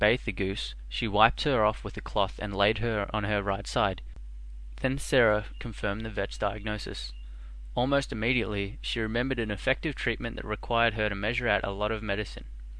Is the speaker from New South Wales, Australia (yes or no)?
no; Melbourne, Victoria, Australia; and I'm from Melbourne in the state of Victoria in Australia, which is, you know, in Australia.